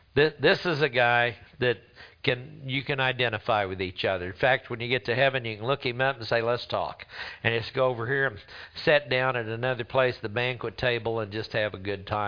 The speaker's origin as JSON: {"language": "English", "region": "Oklahoma", "country": "United States", "said": "and Jabez, that's because we're from Oklahoma."}